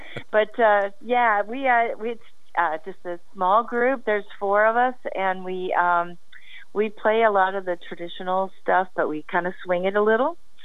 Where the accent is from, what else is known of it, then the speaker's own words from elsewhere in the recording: Illinois, United States; Well, as I grew up in Illinois, so it was always a special Christmas if we ended up snowing